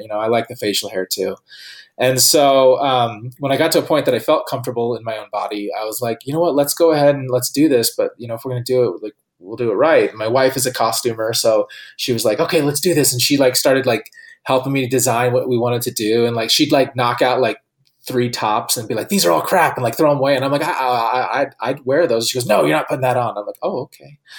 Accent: San Diego, California, United States; But like I grew up in San Diego, and so I'd go to San Diego Comic Con.

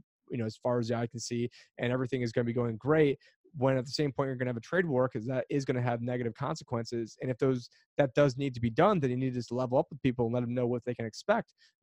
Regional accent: United States; I'm American

